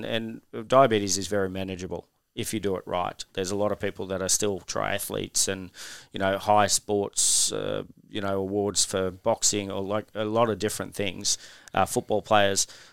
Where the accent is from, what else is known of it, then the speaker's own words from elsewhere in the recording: Australia; I think as an Australian male growing up, that was part of my background.